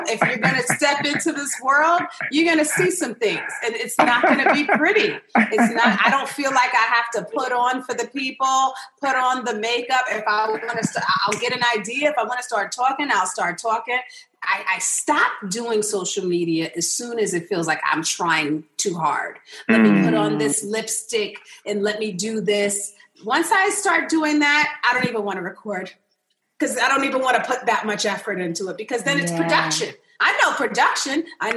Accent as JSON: {"language": "English", "region": "New York", "country": "United States", "lives_now": "Los Angeles, United States", "said": "because I was scared to have kids in LA. I'm from New York. I didn't want to have any LA kids."}